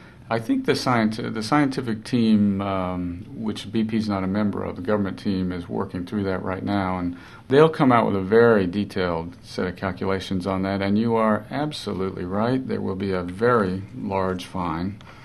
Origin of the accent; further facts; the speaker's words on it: the South, United States; growing up in the South and spending a lot of time in the Gulf of Mexico, I am an optimist.